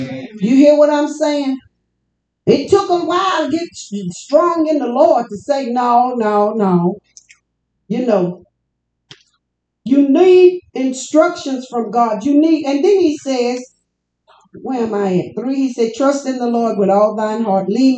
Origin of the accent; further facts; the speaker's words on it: Louisiana, United States; I'm from Louisiana. I don't care where you're from.